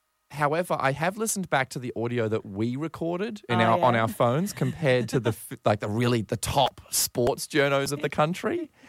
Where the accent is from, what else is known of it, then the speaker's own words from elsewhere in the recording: Maroochydore, Queensland, Australia; from Maroochydore.